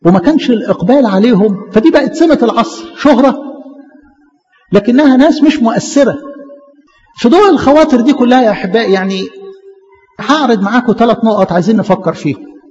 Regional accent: Egypt; إحنا كشرقيين أو كمصريين بالأكتر بنحب خلفة الولاد

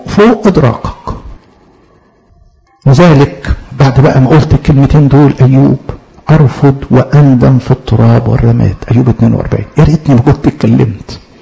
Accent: Upper Egypt, Egypt; دي مش بس عادة عندنا في الصعيد

